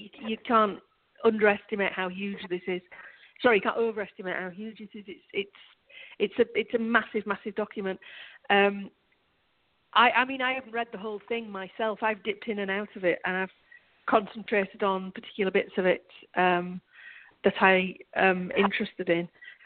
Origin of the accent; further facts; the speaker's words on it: Halifax, Yorkshire and the Humber, United Kingdom; I grew up in Halifax, where Shibden Hall is